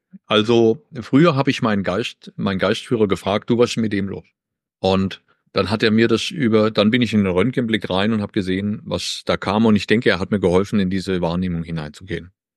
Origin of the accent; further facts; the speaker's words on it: Germany; wie ich 2012 wieder nach Hause kam, nach Deutschland oder in mein Heimatland kam